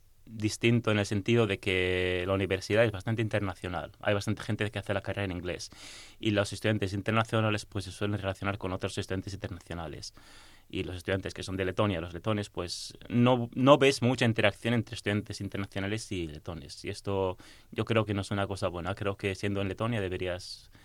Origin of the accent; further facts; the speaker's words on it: Zaragoza, Aragon, Spain; born there; also born or lived in Finland; Sí, aún siendo finlandés, tengo doble nacionalidad, o sea, española y finesa, yo nací en Zaragoza. Mi padre es español y mi madre es de Finlandia.